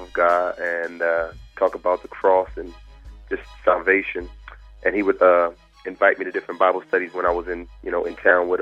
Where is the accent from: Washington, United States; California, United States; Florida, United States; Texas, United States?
California, United States; When I was in college, I was raised in California.